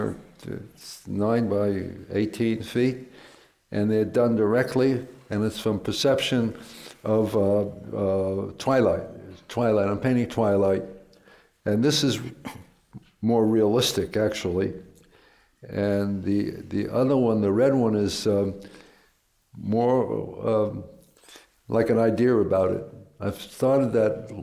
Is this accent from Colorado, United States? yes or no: no; Queens, New York, United States; The block I grew up in Queens, there were three artists, you know?